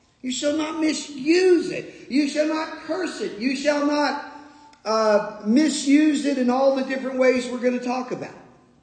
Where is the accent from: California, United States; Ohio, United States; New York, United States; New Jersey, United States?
New Jersey, United States; we're Americans from South Jersey.